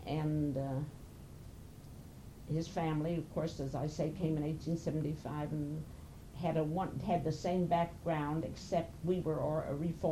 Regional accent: Uniontown, Pennsylvania, United States; born there; also born or lived in New York; we had wonderful friends in Uniontown. I was born on Stewart Avenue

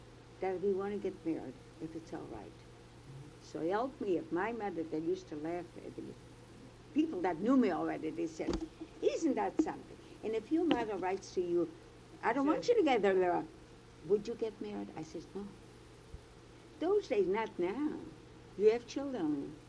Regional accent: Missouri, United States; I have to know, I come from Missouri, you see.

